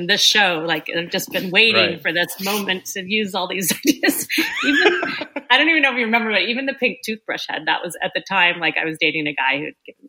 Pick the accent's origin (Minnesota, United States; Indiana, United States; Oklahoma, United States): Oklahoma, United States; And I grew up in Oklahoma.